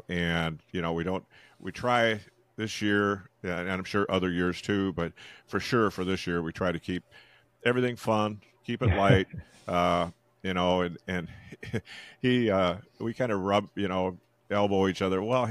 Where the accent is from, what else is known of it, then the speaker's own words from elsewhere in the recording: Madrid, Iowa, United States; I was from Madrid.